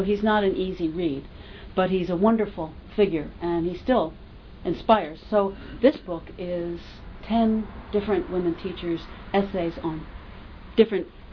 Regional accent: New York, United States; And I'm from New York. I talk too fast. Still, after all these years.

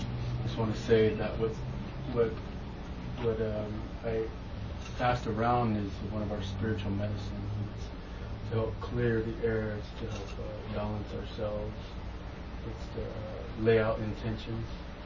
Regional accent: Point Arena, California, United States; I'm a Pomo from Poinarena, Manchester. And my great-grandmother's from Kashaya. And my great-grandfather's from Laytonville, California.

